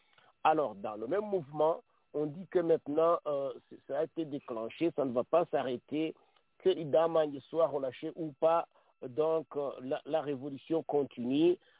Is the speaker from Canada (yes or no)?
yes; Canada; et ici au Canada même, et ailleurs dans le monde, y compris le Rwanda, même si je suis Canadien d'origine rwandaise.